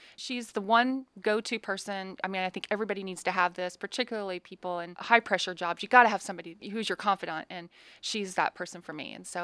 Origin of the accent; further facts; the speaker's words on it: Oklahoma, United States; also born or lived in Kansas; I can't really say always because I was born in Kansas, but raised in Oklahoma.